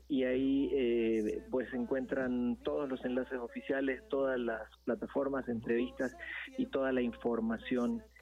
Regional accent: Bolivia; now in Mexico City, Mexico; soy un cantautor boliviano-brasileño. Resido acá en la Ciudad de México, en México, desde hace ya un par de años.

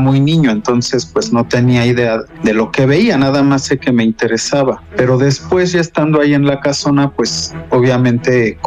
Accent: Cuernavaca, Morelos, Mexico; nací en Cuernavaca hace ya bastante, en 1984. Desde hace muchos años he vivido en el centro, aunque he crecido también cercanamente a Jutepec, ahí en la zona de los viveros.

